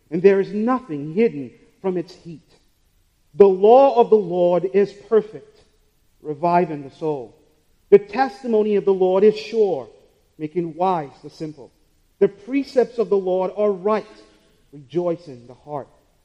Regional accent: St. Lucia; I grew up in St. Lucia in the Caribbean.

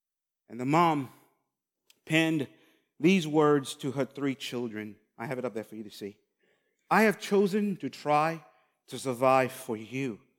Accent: St. Lucia; I grew up in St. Lucia, and there are other Caribbean islands around us.

